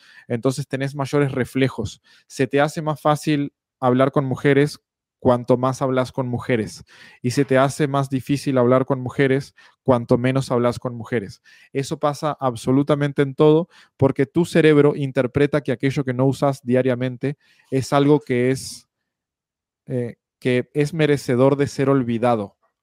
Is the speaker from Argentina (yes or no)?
no; Uruguay; accent: Uruguayan; now in Mexico; Te juro que he hecho esfuerzos extremos por mantener mi acento uruguayo y se me ha complicado. O sea, bueno, está fuera de mi control. Ya llevo 2 años viviendo en México y se me hace muy difícil mantener el acento uruguayo.